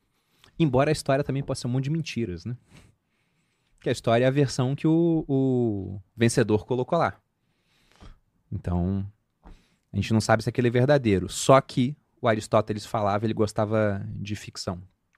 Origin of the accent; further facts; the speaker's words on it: Taubaté, São Paulo, Brazil; also born or lived in Cabo Frio; Eu nasci, na verdade, em Cabo Frio, mas saí de lá com menos de um ano, porque o meu pai era piloto de helicóptero e a base ficava em Taubaté, a base de aviação do Exército.